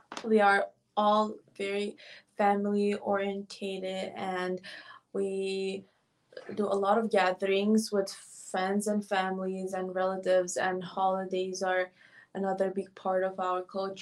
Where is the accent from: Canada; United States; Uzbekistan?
Uzbekistan; Tashkent; English is a second language; Yes, so I am from Uzbekistan and specifically from the capital city called Tashkent. Yes, I was born and raised in my country for the most part of my life.